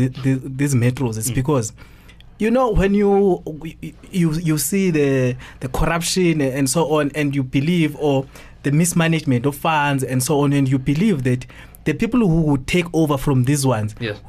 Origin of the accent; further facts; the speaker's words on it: Mthatha, Eastern Cape, South Africa; I was in my hometown this past week in Mtat.